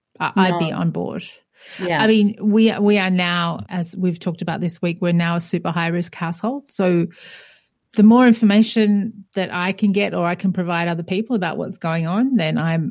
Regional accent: Australia; as an Australian overseas, I have been fascinated by the conversations around will you get the app

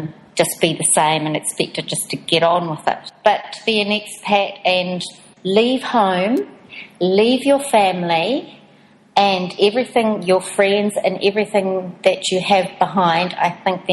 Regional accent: New Zealand; I'm a New Zealander and I could go to Australia as an expat.

